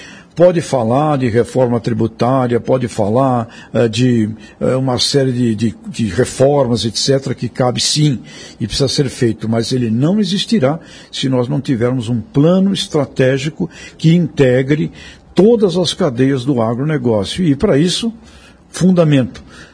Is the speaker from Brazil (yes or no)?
yes; São Paulo, Brazil; A cidade de São Paulo, de onde eu vim, não planta praticamente nada lá.